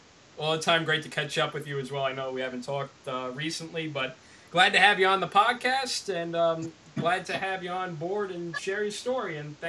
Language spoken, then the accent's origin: English; Levittown, New York, United States; We're going to have some more stories here from people around my hometown of Levittown, New York, doing podcasts.